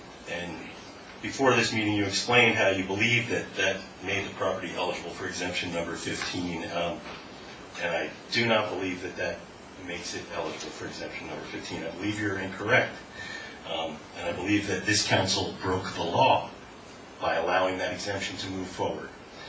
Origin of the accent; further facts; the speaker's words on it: Andover, New Jersey, United States; I'm from Andover.